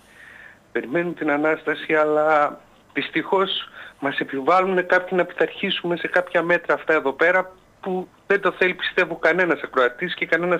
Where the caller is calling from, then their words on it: Thessaloniki, Central Macedonia, Greece; είμαι από Θεσσαλονίκη.